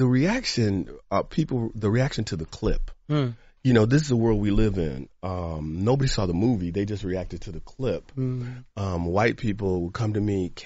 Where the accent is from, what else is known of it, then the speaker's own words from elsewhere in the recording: Detroit, Michigan, United States; I mean, I was exposed to, when I was young and growing up in Detroit, my dad was a doctor. I grew up around doctors, lawyers, professional black families.